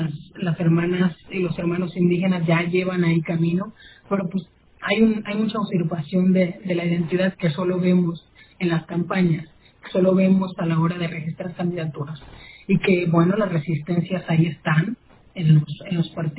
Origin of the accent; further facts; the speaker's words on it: Mexico; somos muy mexicanos como cualquier otro, pero tenemos otras realidades, otros contextos y otras necesidades.